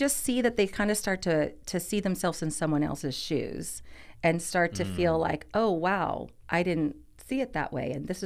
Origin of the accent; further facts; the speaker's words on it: Fullerton, California, United States; And both Pam and I grew up in Fullerton.